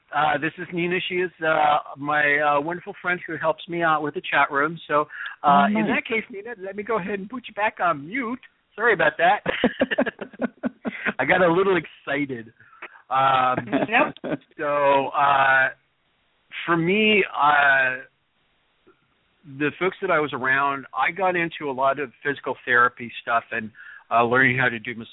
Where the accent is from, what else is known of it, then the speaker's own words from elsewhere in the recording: Washington, United States; Growing up in Central Washington, it's very dry. It's a desert out there, even though it's farming communities